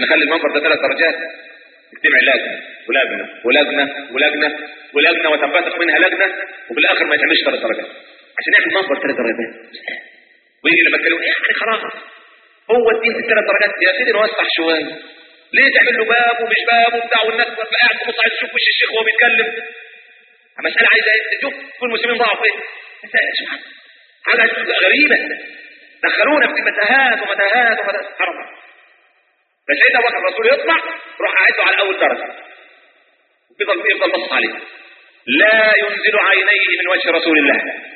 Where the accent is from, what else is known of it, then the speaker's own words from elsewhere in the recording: Sayyida Zeinab, Cairo Governorate, Egypt; انا مصري، انا من السيدة زينب.